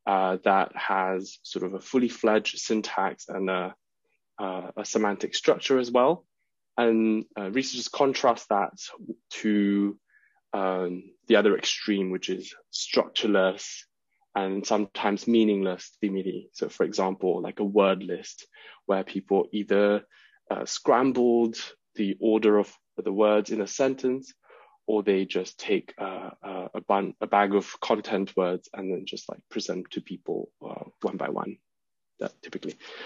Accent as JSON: {"language": "English", "country": "Malaysia", "tie": "born or raised there", "moved": "as an adult", "lives_now": "London, United Kingdom", "said": "I was born and raised in Malaysia. And then after that, I moved to London to study linguistics in my undergraduate."}